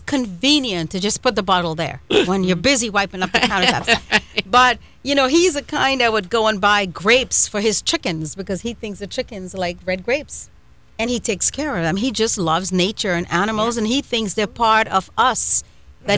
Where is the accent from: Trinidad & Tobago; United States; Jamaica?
Trinidad & Tobago; And I was born and raised in Trinidad, and I'd never taken one of those tours.